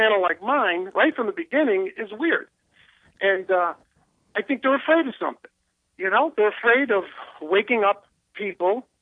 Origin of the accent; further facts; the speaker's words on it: United States; We're American. We never even use the word capital.